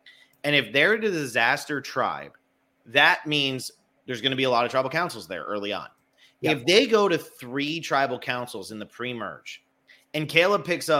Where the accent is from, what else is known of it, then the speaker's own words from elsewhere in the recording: New Jersey, United States; That's funny because growing up in New Jersey, if I went to, like, my parents wanted me to go to UPenn